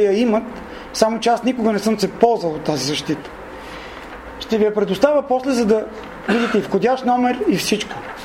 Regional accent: Pernik, Pernik Province, Bulgaria; От Перник съм, зъболекар съм.

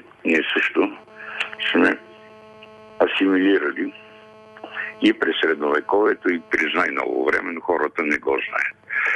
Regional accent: Sozopol, Burgas Province, Bulgaria; за строителство на църква в родния ми град Созопол.

